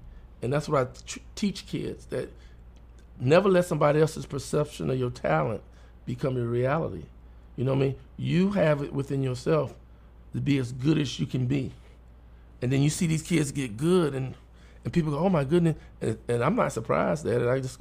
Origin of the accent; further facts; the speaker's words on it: California, United States; now in North Carolina, United States; Well, my thing is, you know, I'm coming from California, which is a very competitive